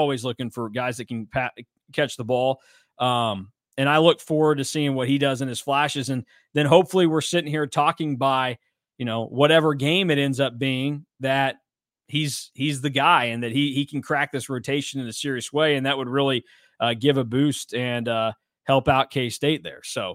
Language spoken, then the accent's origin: English; Hutchinson, Kansas, United States; I mean, I grew up in Hutchinson, Kansas. I love it. Great place to grow up.